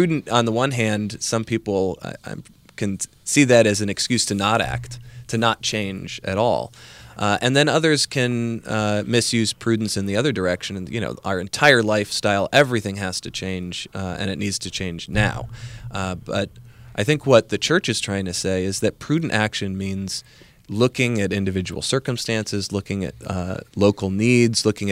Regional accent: California, United States; I grew up in Southern California, so local air pollution was a big deal.

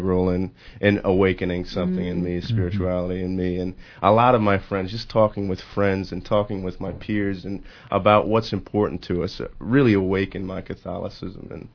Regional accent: Pennsylvania, United States; I'm from Pennsylvania.

